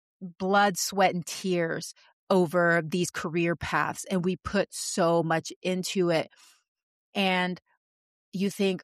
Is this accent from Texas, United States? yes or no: yes; Texas, United States; also born or lived in Panama; I'm Panamanian. I identify as Latin American, but I was raised 3/4 of the year in Texas when I was growing up, not around a lot of Latin Americans.